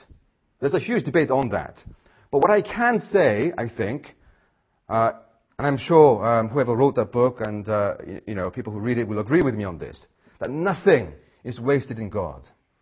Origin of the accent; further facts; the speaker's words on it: South Korea; English is a second language; You know, I'm from Korea, as you can, as you know